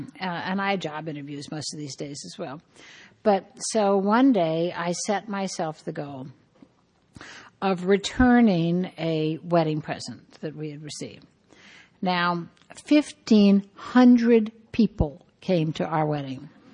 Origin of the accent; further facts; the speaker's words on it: the South, United States; oh, no, I'm from the South. I'm always cold.